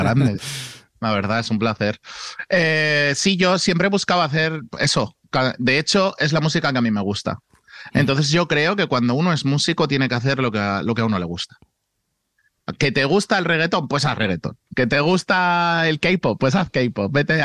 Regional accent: Spain; siendo español, llegas aquí de primeras y dices, ¿qué?

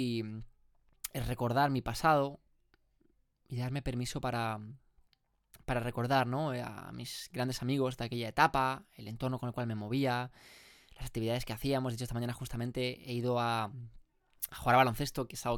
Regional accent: Barcelona, Catalonia, Spain; moved away as an adult; now in Canary Islands, Spain; decidí irme de casa de mis padres y me fui, ¿no? De la ciudad, me fui de Barcelona. Ahora estoy aquí de vuelta, pasando unos mesecitos, ahora en verano y demás, pero en breve me volveré a ir para Canarias, que es donde actualmente estoy viviendo

